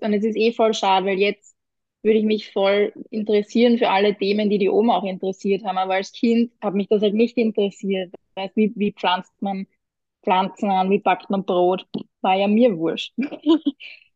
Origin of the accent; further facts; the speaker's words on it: Vienna, Austria; nicht am Land aufgewachsen. Also meine Eltern sind noch Burgenländer, die aber schon auch schon selber früh abgehauen sind in die Stadt. Also ich bin Wienerin durch und durch, hört man auch.